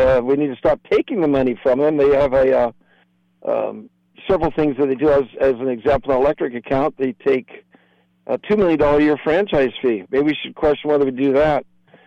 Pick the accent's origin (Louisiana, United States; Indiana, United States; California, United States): California, United States; Lompoc; I'm a born and raised in the Lompoc Valley here. I did spend some time away at UC Davis where I got a degree in biology. And I've come back and established several businesses in the area.